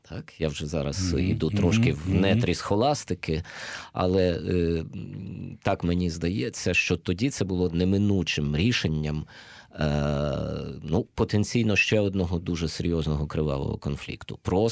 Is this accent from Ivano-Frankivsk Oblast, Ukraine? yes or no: yes; Ivano-Frankivsk Oblast, Ukraine; у нас в околицях мого рідного міста, на Прикарпатті, в Галичині